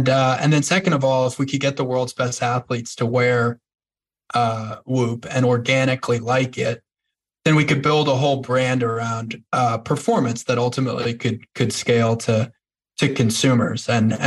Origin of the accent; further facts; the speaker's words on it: New York, United States; I grew up on North Shore of Long Island. As a kid, I was kind of always into sports and exercise.